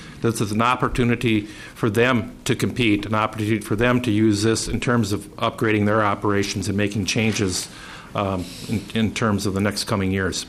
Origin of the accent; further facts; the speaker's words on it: Wabasso, Minnesota, United States; I'm a farmer from Wabasso, Minnesota.